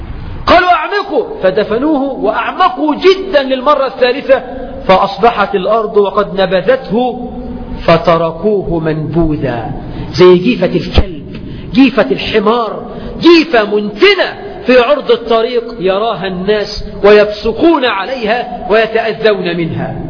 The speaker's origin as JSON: {"language": "Arabic", "country": "Egypt", "said": "يعني عندنا في مصر في اسم منتشر اسم شحات"}